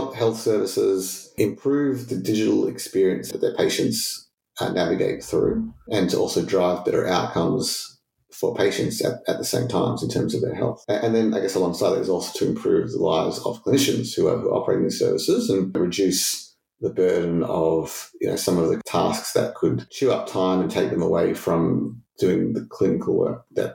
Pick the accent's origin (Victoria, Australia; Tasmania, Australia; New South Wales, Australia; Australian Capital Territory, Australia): Victoria, Australia; Melbourne; I'm from Melbourne, so going up to Queensland every couple of weeks was absolutely unreal